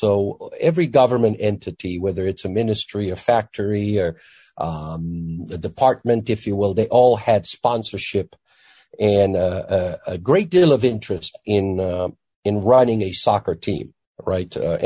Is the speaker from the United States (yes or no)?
no; Romania; born or raised there